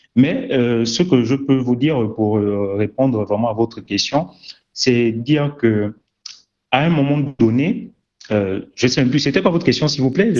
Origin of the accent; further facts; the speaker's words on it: Gabon; C'est comme je vous dis, nous sommes Gabonais et ce pays a une histoire.